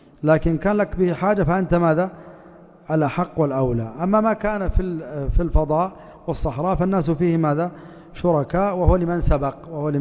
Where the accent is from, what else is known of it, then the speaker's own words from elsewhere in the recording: Yanbu, Medina Province, Saudi Arabia; قديما عندنا في ينبع والناس كثير حتى في كثير من البلدان